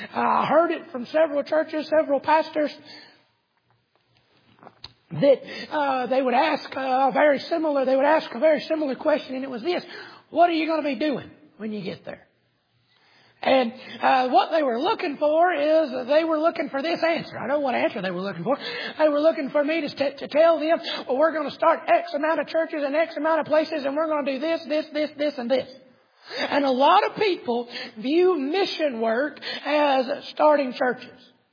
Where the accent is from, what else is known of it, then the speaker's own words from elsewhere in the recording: North Carolina, United States; I'm from North Carolina originally. That's why I sound so funny to y'all, I guess. But I'm not from here.